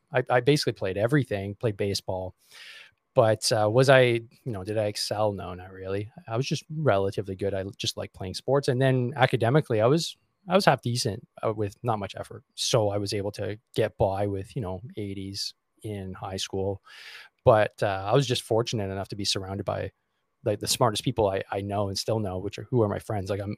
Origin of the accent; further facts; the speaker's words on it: Montreal, Quebec, Canada; I'm a suburban kid. I grew up in Montreal. I still am in Montreal.